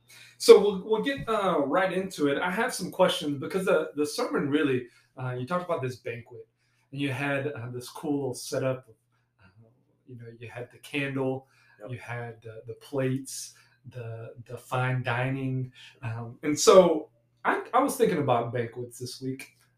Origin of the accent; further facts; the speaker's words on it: Louisiana, United States; the longer I'm away from South Louisiana, the more that I'm going to think about this